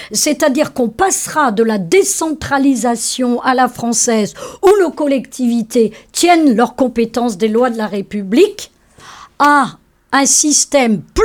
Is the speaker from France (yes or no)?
yes; Brittany, France; Nous sommes beaucoup du Morbihan à être atterrés.